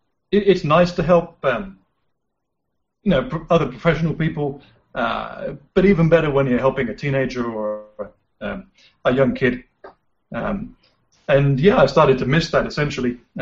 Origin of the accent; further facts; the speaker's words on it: England, United Kingdom; moved away as an adult; now in United States; So I basically left England and worked as a teacher in a whole bunch of different countries